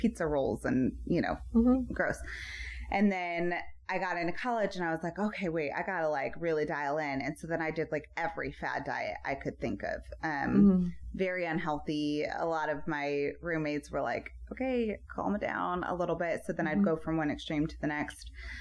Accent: Valparaiso, Indiana, United States; My family lives in Louisville. I grew up in Valparaiso, okay. Indiana.

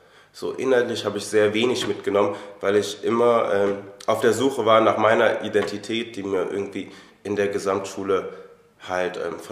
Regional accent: Germany; born there; So, natürlich bin ich in Deutschland geboren

